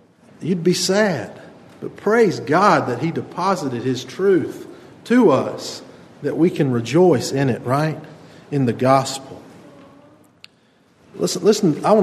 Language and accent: English; Chelsea, Alabama, United States; I'm from Chelsea, Alabama. And we never spoke Greek in Chelsea, Alabama.